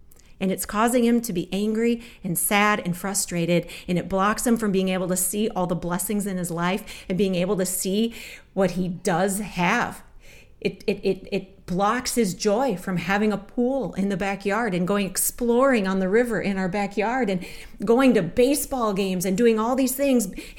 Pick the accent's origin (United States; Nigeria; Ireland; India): United States; Minnesota; Now, I'm from Minnesota. And if you're from Minnesota, you know that we have two seasons in Minnesota